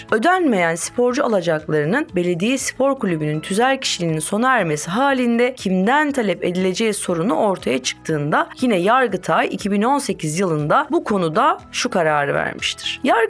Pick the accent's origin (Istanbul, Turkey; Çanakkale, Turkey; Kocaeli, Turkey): Çanakkale, Turkey; Ben Çanakkale'liyim ve benim canım memleketimde bir usul vardır.